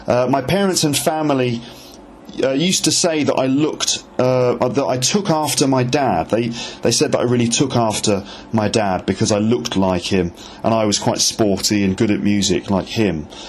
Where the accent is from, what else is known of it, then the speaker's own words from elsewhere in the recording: Ealing, London, United Kingdom; I grew up in West London. That's where we lived, in a place called Ealing in West London. So that's where I grew up initially.